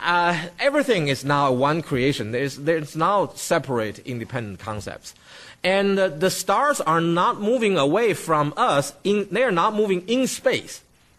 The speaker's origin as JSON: {"language": "English", "town": "Denton", "region": "Texas", "country": "United States", "said": "When I tell you I'm from Dallas, you know where I'm from, right? But I really lived in Denton, which is 30 miles north of Dallas."}